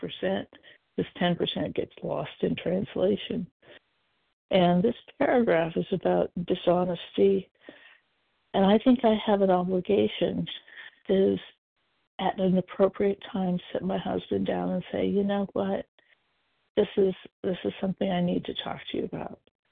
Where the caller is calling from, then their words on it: Portland, Oregon, United States; I'm calling from Portland, Oregon, and I'm a recovered compulsive eater.